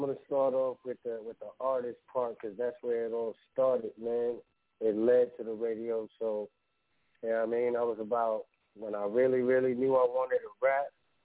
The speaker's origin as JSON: {"language": "English", "town": "Bronx", "region": "New York", "country": "United States", "said": "I'm all the way in the Midwest. I'm from the Bronx at the time."}